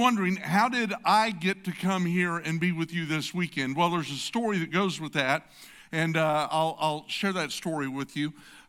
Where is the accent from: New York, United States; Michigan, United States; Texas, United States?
Texas, United States; San Antonio; I'm from San Antonio, Texas, home of some Air Force bases and a little organization called USAA.